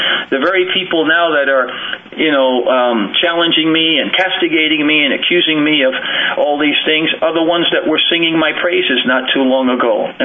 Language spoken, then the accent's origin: English; Harlem, New York, United States; Most of the kids I grew up with in Harlem didn't graduate from high school.